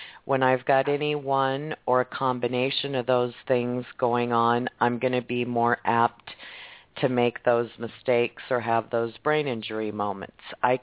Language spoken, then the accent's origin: English; Midwest, United States; I mean, you're right, I'm from the Midwest too.